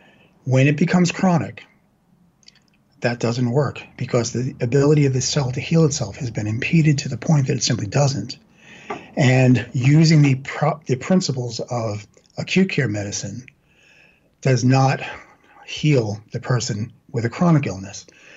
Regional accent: Brooklyn, New York, United States; accent: Brooklyn; So, yes, I'm from Brooklyn, okay? And I know you guys love the Brooklyn accent. And I'm like, I spent 30 years getting rid of it.

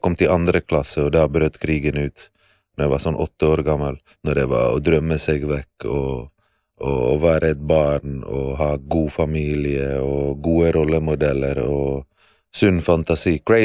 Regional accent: Bergen, Vestland, Norway; hvordan jeg har vokst opp i Bergen

